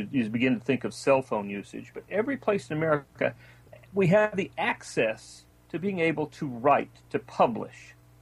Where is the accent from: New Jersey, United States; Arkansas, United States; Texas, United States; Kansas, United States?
Texas, United States; also born or lived in Boston / Western Massachusetts; now in California, United States; I mean, I grew up in South Texas, wound up in Boston and in Western Massachusetts for an extended period of time. Now I'm in California, been here 20 years.